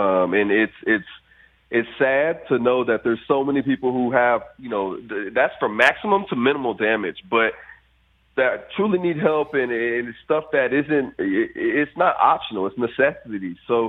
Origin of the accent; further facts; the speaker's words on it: Fort Myers, Florida, United States; Yeah, so a couple of the storms we did Hurricane Ian, which is my hometown of Fort Myers.